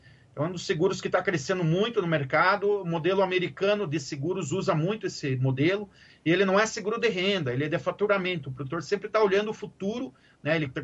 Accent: Paraná, Brazil; Eu sou do Paraná, é mais fácil lembrar o número às vezes

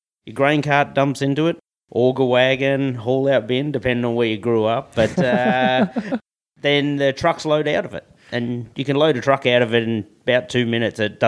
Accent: Australia; moved away as an adult; now in United States; So I grew up in Australia on a wheat farm in Australia. Met a guy from South Dakota in a pub and came over and worked for him in 2003

